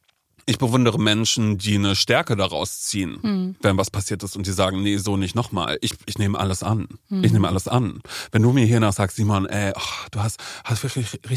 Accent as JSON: {"language": "German", "region": "North Rhine-Westphalia", "country": "Germany", "tie": "born or raised there", "lives_now": "Berlin, Germany", "said": "was ist jetzt meine Heimat? Ist es nicht Nordrhein-Westfalen? Ist es nicht Budersdorf?"}